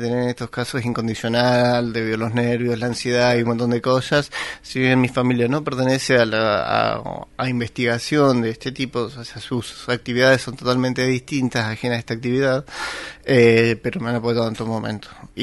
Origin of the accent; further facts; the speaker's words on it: Jovita, Córdoba, Argentina; also born or lived in Mendoza; now in San Luis, Argentina; Yo nací en Mendoza, desde chico me fui a vivir a Córdoba por razones familiares y desde allá, desde un pueblo de Córdoba, Jovita, me vine a vivir acá a estudiar y bueno, me radiqué acá.